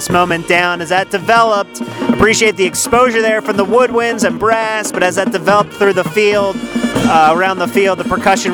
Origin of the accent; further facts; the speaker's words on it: Pottstown, Pennsylvania, United States; I'm from Pottstown, Pennsylvania.